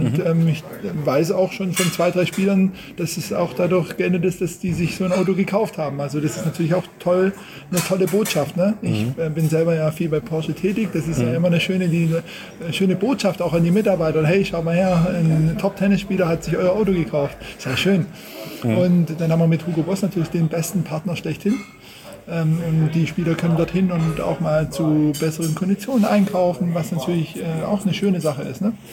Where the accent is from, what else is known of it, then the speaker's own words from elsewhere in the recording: Stuttgart, Baden-Württemberg, Germany; das Turnier sozusagen auch ein bisschen repräsentieren darf als Stuttgarter.